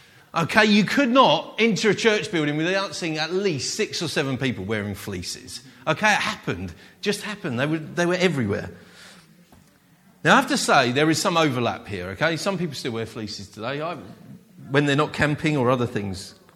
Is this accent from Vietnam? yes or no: no; United Kingdom; I'm a Brit, so this is from a Brit's perspective.